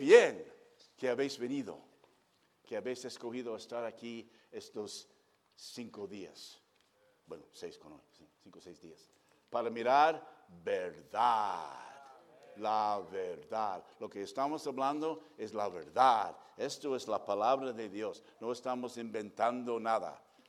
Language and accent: Spanish; United States; Spanish is a second language; con mi acento andaluz que tengo, yo sé que... ¿Tú crees que soy de Huelva, de Málaga, algún sitio así? No, soy obviamente norteamericano.